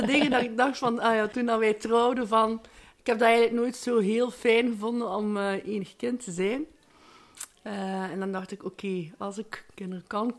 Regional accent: Ghent, East Flanders, Belgium; ik kom uit Gent.

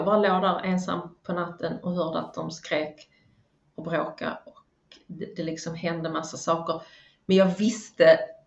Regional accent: Skåne, Sweden; also born or lived in Värmland; Ute på landet i Skåne, eller ja, jag är född i Värmland, men det är ingen människa som hör det idag. Och det var på många vis en väldigt fin uppväxt på landet, liten landskola och så.

